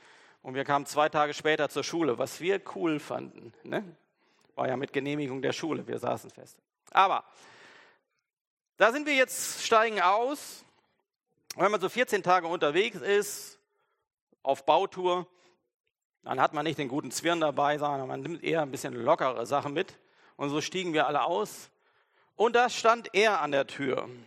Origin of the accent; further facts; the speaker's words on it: Germany; das tut mir ja leid, dass ich hier eure Gepflogenheiten nicht kenne. Ich komme ja aus Deutschland.